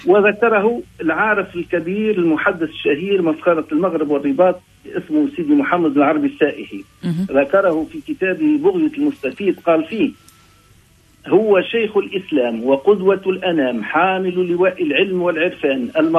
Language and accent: Arabic; Tunisia; لا بد من نفض الغبار عن هالأعلام الكبار نتاع تونس. علاش؟ لأن هذا تاريخنا، هذه أصالتنا